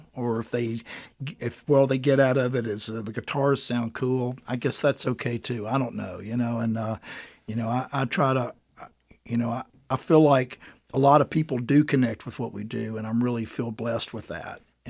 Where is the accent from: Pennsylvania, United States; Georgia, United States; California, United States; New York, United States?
Georgia, United States; Athens; now in Portland, United States; And I moved to Portland from Athens, Georgia.